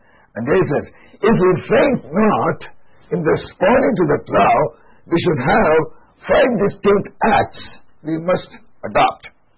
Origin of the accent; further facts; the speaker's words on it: Mysore, Karnataka, India; When I think about a lady coming all the way from Florida to my hometown, Mysore, she lived 30 years and she was able to see about 50 young people come to know Jesus Christ.